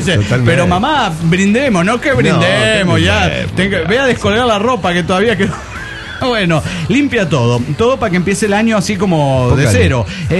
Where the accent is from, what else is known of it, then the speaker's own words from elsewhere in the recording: Cochabamba, Bolivia; de Cochabamba, Bolivia.